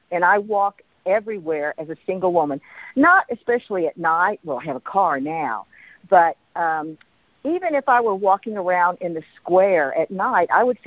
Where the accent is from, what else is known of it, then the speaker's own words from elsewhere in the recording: Texas, United States; I'm from Texas, and I decided Mexico's too dangerous.